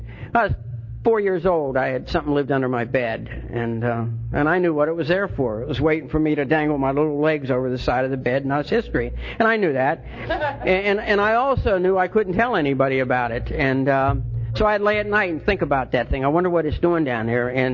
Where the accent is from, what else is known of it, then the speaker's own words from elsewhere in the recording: Ireland; And I'm the eldest son and the second child in a family of 11 children. I'm Irish.